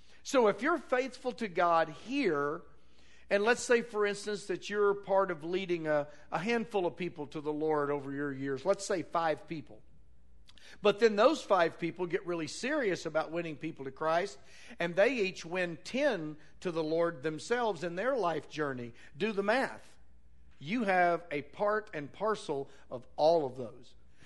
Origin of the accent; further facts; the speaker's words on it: Van Buren, United States; When I grew up in Van Buren